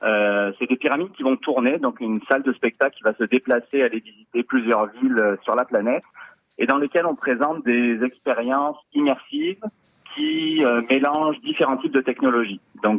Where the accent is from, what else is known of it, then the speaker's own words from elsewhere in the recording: France; accent: French; moved away as an adult; now in Canada; Comme vous l'entendez à mon accent, je suis français. Hein, ça fait 14 ans que je suis ici